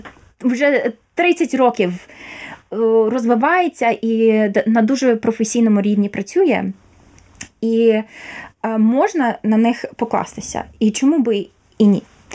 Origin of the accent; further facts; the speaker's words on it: Kharkiv, Kharkiv Oblast, Ukraine; now in New York, United States; як звичайна людина, як харків'янка, тому що я вважаю, що це мій обов'язок допомагати Харкову.